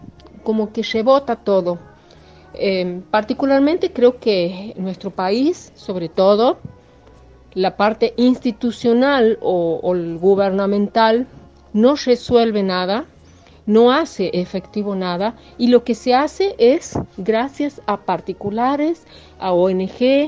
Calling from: Santiago del Estero, Argentina; de Santiago del Estero.

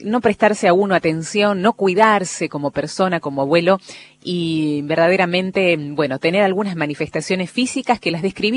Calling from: Córdoba, Argentina; Soy de Córdoba Capital

